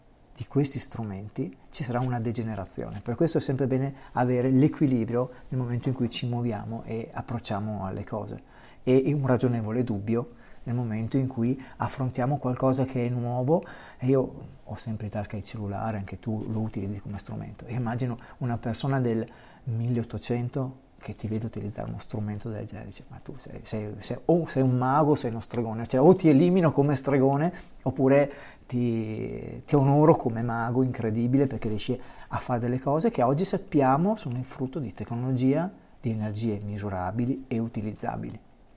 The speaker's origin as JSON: {"language": "Italian", "region": "Veneto", "country": "Italy", "said": "Io da Veneto, quando sono arrivato a chiedere il primo caffè al bar"}